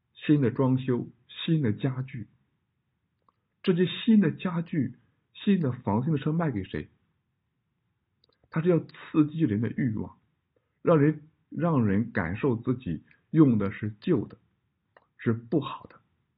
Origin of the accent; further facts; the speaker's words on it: China; 现在尤其我们中国人生活最大的特点是什么？不满足